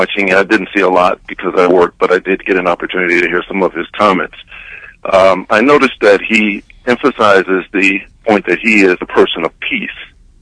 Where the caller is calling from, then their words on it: Siouxland, United States; I'm calling from Siouxland.